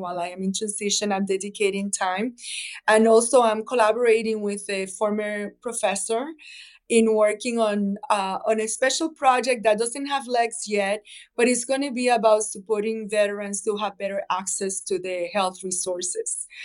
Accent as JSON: {"language": "English", "country": "Puerto Rico", "said": "And, you know, I'm from Puerto Rico, I'm from the Caribbean."}